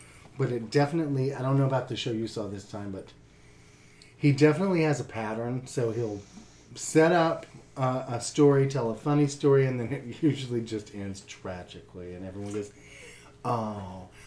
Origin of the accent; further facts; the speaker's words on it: North Carolina, United States; I grew up in rural Appalachia, North Carolina, so people really into fucking professional wrestling and tractor pulls.